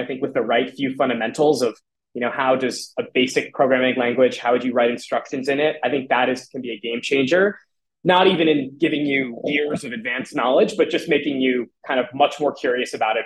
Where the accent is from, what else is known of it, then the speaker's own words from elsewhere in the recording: New York City, New York, United States; I grew up in New York City.